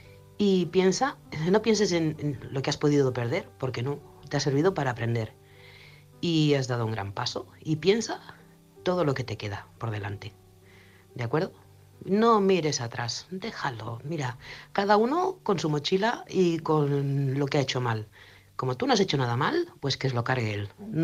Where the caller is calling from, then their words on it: Manresa, Catalonia, Spain; corresponsal de Manresa, Barcelona